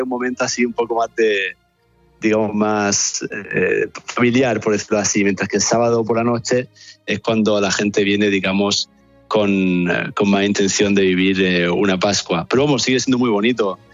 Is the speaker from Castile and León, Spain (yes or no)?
no; Murcia, Region of Murcia, Spain; moved away; A lo mejor yo soy de Murcia, a lo mejor en mi parroquia no era algo que se buscaba mucho